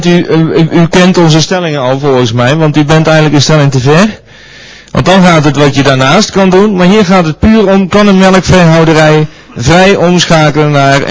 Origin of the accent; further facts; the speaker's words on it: North Brabant, Netherlands; Ja, als Brabander kan ik u wel zeggen dat intensieve vleesvarkenshouderij anders ruikt dan melkveehouderij.